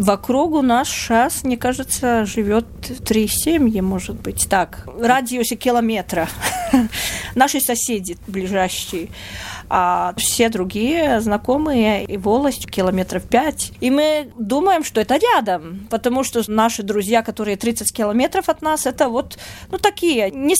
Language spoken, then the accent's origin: Russian; Roja, Kurzeme, Latvia; also born or lived in Daugavpils / Riga; я сама родилась в Даугавпилсе, потом мои родители жили в Рое, в Талсинском районе, потом в Риге просто жила, когда училась и начала работать уже по профессии.